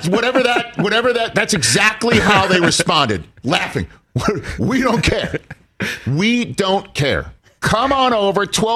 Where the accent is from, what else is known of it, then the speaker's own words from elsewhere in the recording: New York City, New York, United States; Growing up in New York City, there was a guarantee with George M. Steinbrenner III being the owner of the New York Yankees